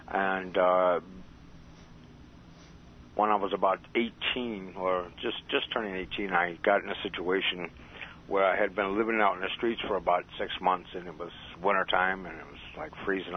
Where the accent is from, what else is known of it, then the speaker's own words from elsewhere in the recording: Buffalo, New York, United States; born there; I was born in Buffalo, New York, and I sort of years ago in 1952, I was born there.